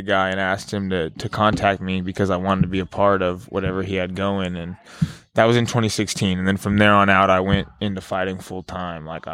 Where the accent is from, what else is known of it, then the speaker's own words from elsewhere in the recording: Fairfield, United States; so I grew up in Fairfield, and I kind of did some random martial arts, you know, off and on as a kid